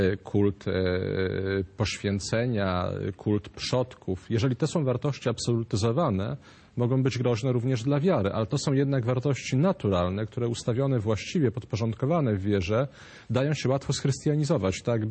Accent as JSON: {"language": "Polish", "region": "Podlaskie Voivodeship", "country": "Poland", "said": "No u nas w rodzinie, ja pochodzę z Podlasia"}